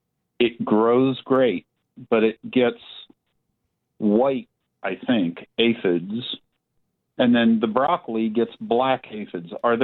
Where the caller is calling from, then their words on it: San Diego, California, United States; I'm calling from Southeast San Diego.